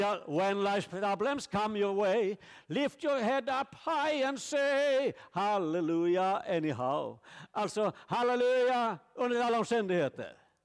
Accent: Finland; åtminstone hemma i Finland

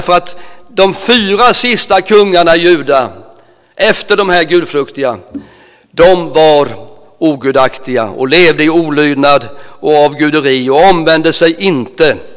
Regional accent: Nässjö, Jönköping County, Sweden; I början på 70-talet, kanske fram till 75-76, när jag bodde hemma i Nässjö

